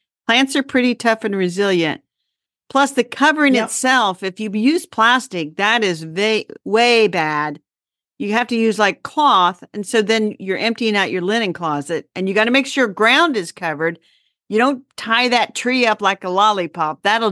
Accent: Indianapolis, Indiana, United States; from Indianapolis, Indiana. I have a suburban garden measured in square feet.

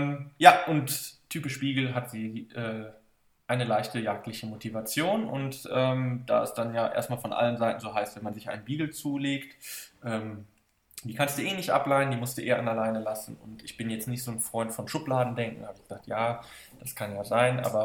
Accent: Alpen, North Rhine-Westphalia, Germany; ich komme aus dem schönen Alpen am Niederrhein, nicht den Alpen

